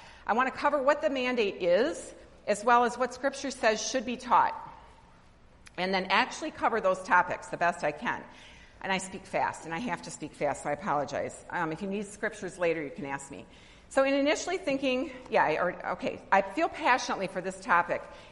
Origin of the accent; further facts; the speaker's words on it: Kenosha, Wisconsin, United States; I'm from Kenosha, Wisconsin. Racine's just like the city right above us.